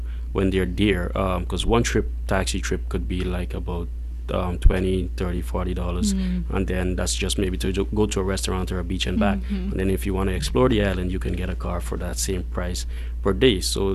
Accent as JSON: {"language": "English", "country": "Guyana", "moved": "yes", "lives_now": "Sint Maarten", "said": "I'm actually from Guyana, and I moved to St. Martin 10 years ago."}